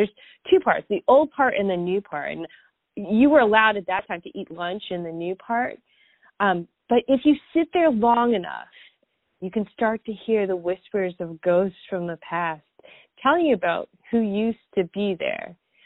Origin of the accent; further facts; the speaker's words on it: Canada; now in United States; You know, I'm Canadian, but I began my nursing career here in the United States at this hospital.